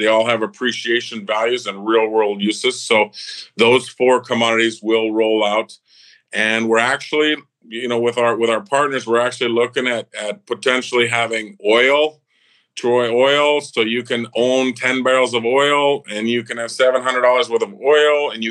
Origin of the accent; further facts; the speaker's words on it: Canada; Well, I come from Canada. So in Canada, we're into resources, oil and gas, timber, real assets, farming, yeah, land, real estate.